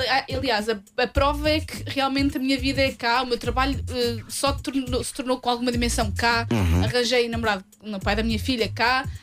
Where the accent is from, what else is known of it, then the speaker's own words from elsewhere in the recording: Viseu, Portugal; Sou de Viseu.